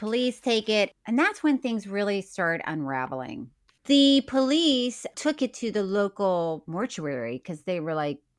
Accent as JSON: {"language": "English", "region": "Florida", "country": "United States", "said": "I'm from Florida. I don't know if you know that."}